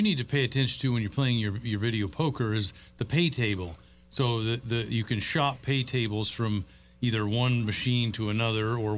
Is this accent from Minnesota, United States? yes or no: no; Twin Falls, Idaho, United States; in Twin Falls, Idaho. I was a 10-year-old boy the morning Evel Knievel jumped the Snake River Canyon